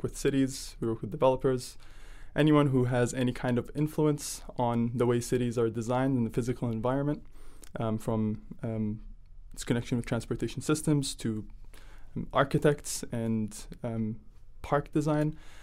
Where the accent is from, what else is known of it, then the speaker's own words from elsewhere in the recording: Cairo, Cairo Governorate, Egypt; now in Halifax, Canada; I grew up in Cairo, and then I moved to Halifax, which is really a study of contrasts.